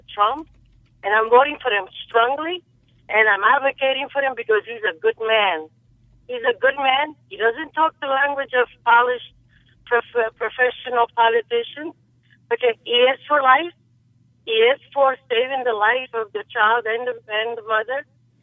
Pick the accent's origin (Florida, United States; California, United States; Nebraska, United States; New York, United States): New York, United States; Brooklyn; Hi, Dr. Brown. Thank you so much for taking my call. I'm from Brooklyn, actually.